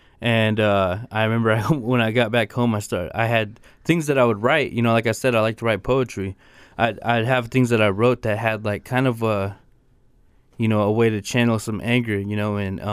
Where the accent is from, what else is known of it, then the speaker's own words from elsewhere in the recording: Copper Center, Alaska, United States; Well, I grew up in my hometown, Copper Center, and I just needed a way to channel the way I feel.